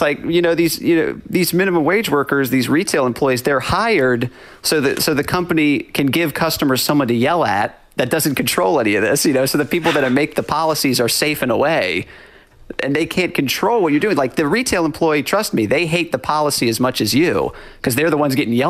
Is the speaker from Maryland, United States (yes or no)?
yes; Dundalk, Maryland, United States; I'm from the American Dundalk, Maryland, Dundalk, as we call it.